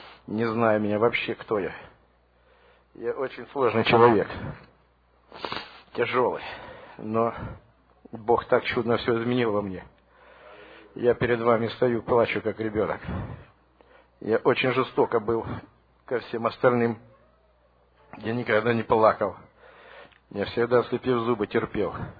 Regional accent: Portland, United States; я из Портленда.

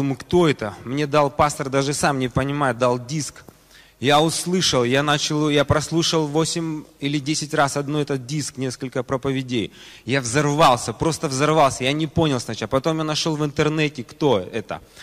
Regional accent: Kazakhstan; я из Казахстана.

